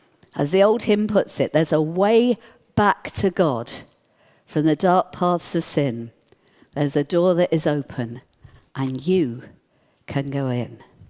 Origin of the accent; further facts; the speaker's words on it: London, United Kingdom; I grew up in London, where the light of all the street lamps means you can't really see the stars very well.